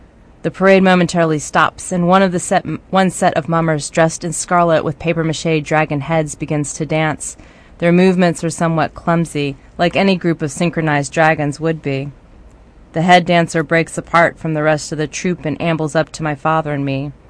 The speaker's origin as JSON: {"language": "English", "town": "Philadelphia", "region": "Pennsylvania", "country": "United States", "tie": "born there", "said": "And it's interesting because I was born in Philadelphia."}